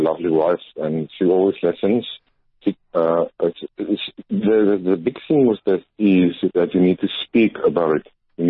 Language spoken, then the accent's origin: English; Cape Town, Western Cape, South Africa; also born or lived in Karoo; Okay, I'm originally from Cape Town. I was born in the Karoo, Tasmania, and then I grew up in Cape Town and went to school here.